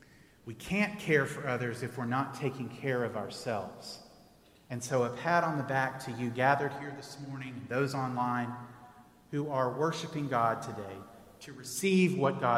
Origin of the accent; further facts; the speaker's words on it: Texas, United States; I grew up in Texas, and I listened to a lot of … back in the day.